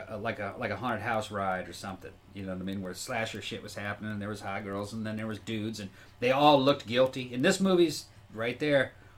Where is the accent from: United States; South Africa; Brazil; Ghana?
Brazil; growing up in Brazil, I'm thinking back, yeah.